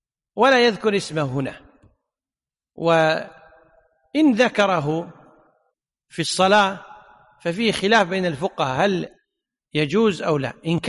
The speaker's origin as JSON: {"language": "Arabic", "country": "Kuwait", "said": "العامة عندنا في الكويت إلى الآن يقولون والله كرامتك تنزل"}